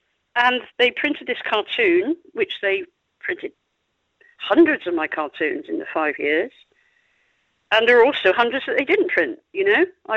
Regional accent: United Kingdom; I mean, I'm British. I was brought up with comics like The Beano and The Dandy

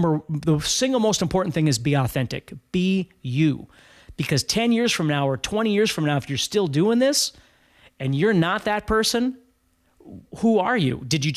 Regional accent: Fargo, North Dakota, United States; I'm from Fargo, North Dakota.

